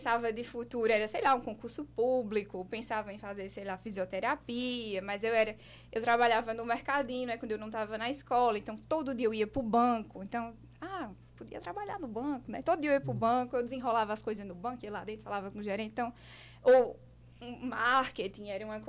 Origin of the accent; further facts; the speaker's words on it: Monteiro, Paraíba, Brazil; born there; Eu nasci em Monteiro, mas eu nasci lá e fui morar numa fazenda. Meus pais moravam numa fazenda até os 7 anos de idade. Então, eu tive uma infância muito rural